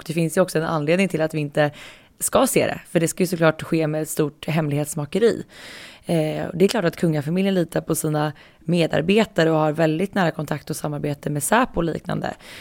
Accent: Västmanland County, Sweden; Men du har din dialekt och jag är uppvuxen i Västmanland. Så jag är ju liksom från gnällbältet.

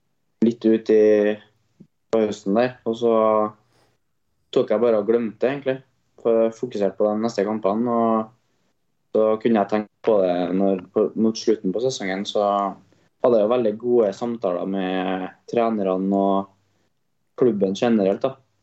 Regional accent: Trøndelag, Norway; Som trønder så hadde det vært kult å spille på fullsatt

